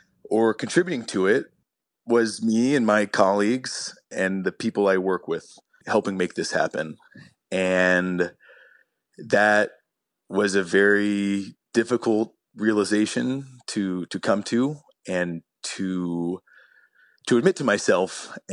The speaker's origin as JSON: {"language": "English", "country": "United States", "tie": "born or raised there", "said": "that was not my experience growing up in the States. I felt very confident and safe being Jewish."}